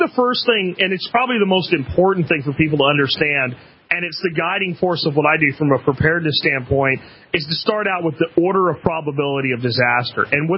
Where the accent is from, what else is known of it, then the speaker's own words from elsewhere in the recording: Pennsylvania, United States; I've been up here quite a bit in my past. I grew up in Pennsylvania, okay.